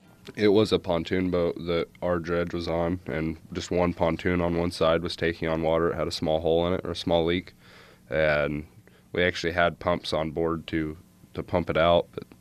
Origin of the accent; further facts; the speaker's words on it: Myrtle Creek, Oregon, United States; now in Nome, United States; I'm from Myrtle Creek, Oregon. I've lived in Nome since November of 2010.